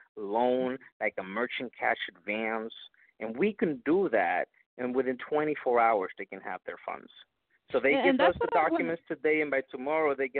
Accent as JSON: {"language": "English", "region": "Florida", "country": "United States", "tie": "born or raised there", "said": "I'm Hispanic, and I was raised here in Florida."}